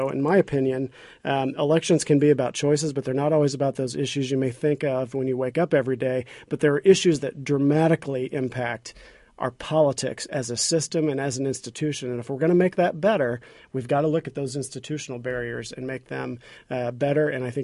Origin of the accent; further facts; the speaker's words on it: Martinsville, Indiana, United States; now in Bloomington, United States; I grew up in Martinsville, and I live in Bloomington now. We probably live in the same legislative district, Michael. So, and I went to Martinsville High School where I took government class for Mr. Brown.